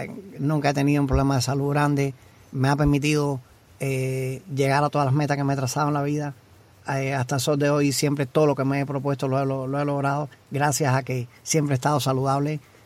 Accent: Cuba; como cubano fin que me crié en la isla

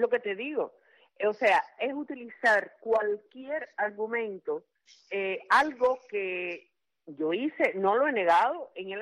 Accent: Cuba; moved away as an adult; Yo voy a ser cubana toda la vida, porque nací en Cuba, porque me crié en Cuba, porque viví en Cuba 55 años y porque llevo Cuba adentro, como todos los cubanos que nos hemos exiliado.

